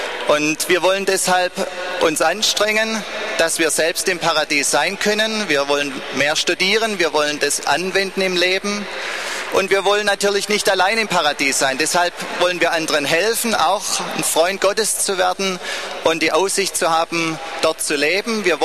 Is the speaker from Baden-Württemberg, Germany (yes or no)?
yes; Baden-Württemberg, Germany; Als Schwabe hat man natürlich immer den Traum vom eigenen Häusle.